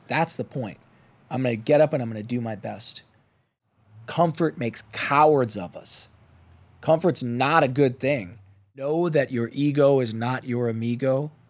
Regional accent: Toledo, Ohio, United States; Yeah, I grew up in a little town in Ohio, a little farm town called Toledo. And both of my parents were immigrants to this country.

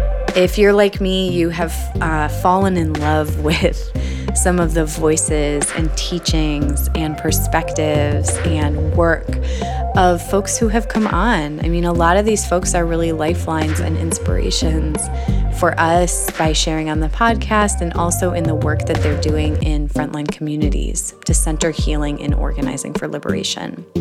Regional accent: Milwaukee, Wisconsin, United States; the way I was brought up in Milwaukee organizing community was really just about like doing the work and getting it done.

